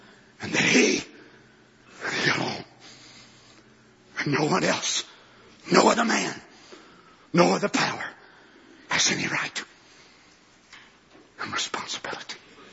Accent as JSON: {"language": "English", "country": "United States", "said": "As an American, I got a right to smoke cigars and chew tobacco"}